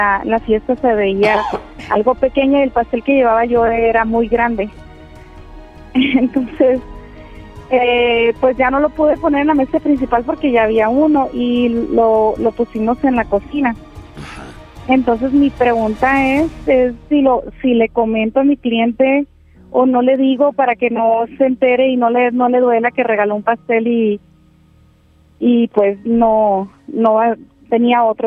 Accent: Agua Prieta, Sonora, Mexico; Pues como buen sonorense, el platillo típico de aquí es la carne asada.

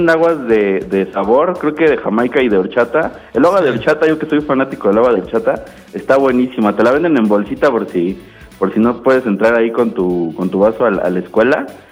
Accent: Xochimilco, Mexico City, Mexico; Yo soy de Xochimilco.

